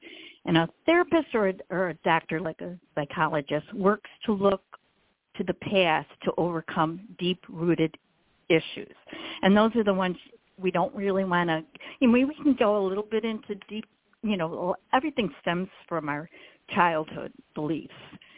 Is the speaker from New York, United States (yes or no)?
yes; Rochester, New York, United States; I can use Kodak because I'm from Rochester